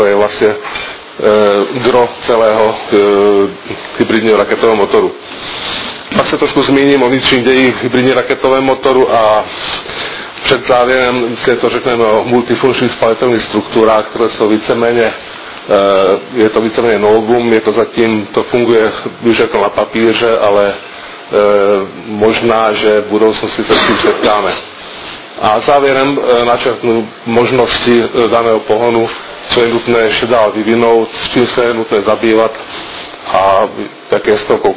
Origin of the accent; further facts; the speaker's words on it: Dunajská Streda, Trnava Region, Slovakia; Czech is a second language; jsem z Dunajské sedy ze Slovenska.